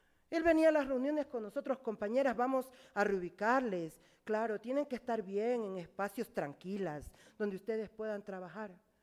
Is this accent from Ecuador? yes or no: yes; Ecuador; También somos ciudadanas ecuatorianas y estamos sujetas a un trabajo.